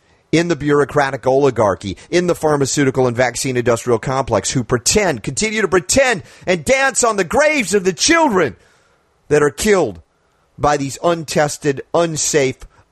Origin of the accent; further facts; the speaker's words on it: United States; Yeah, and I'm an American.